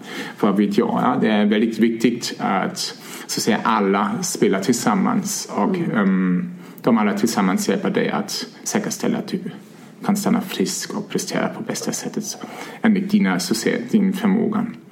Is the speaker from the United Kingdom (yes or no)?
no; Germany; Swedish is a second language; Ja, som man kan kanske höra, jag är ursprungligen från Tyskland och jag har först pluggat i norra Tyskland näringsmedicin.